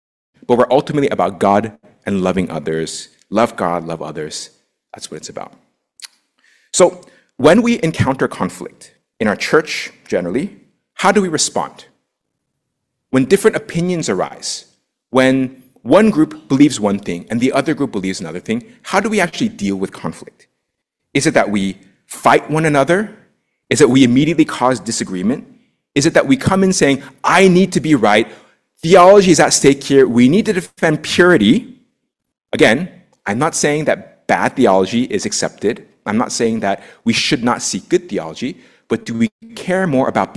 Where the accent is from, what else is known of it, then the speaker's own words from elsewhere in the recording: United States; I come from the Korean-American church, so I'm Korean, but I grew up in the US. And in our churches, we have faced very similar things between first and second generation.